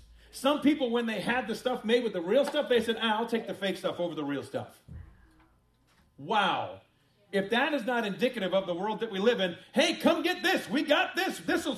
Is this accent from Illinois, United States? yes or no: yes; Illinois, United States; also born or lived in North Carolina; Can I tell you, growing up in Illinois, in the Chicago area, that never happened.